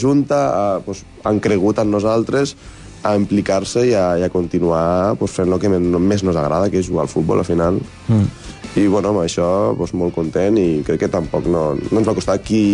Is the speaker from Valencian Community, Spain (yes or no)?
no; Móra la Nova, Catalonia, Spain; jo soc de Móra-la-Nova, soc del poble.